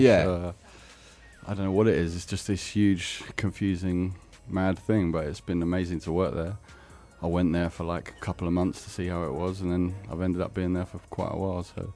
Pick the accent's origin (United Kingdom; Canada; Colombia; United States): United Kingdom; Kingsbury, London; I grew up in Northwest London. I think not too far from you, right?